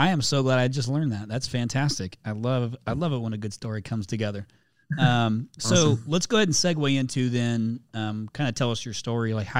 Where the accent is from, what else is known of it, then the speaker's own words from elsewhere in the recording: Indiana, United States; I'm from Indiana originally. Yep. Grew up there.